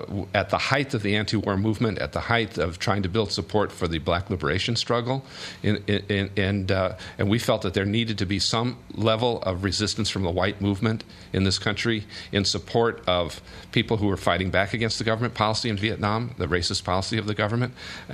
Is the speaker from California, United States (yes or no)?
yes; California, United States; So that's what I grew up with in the Southern California Quaker culture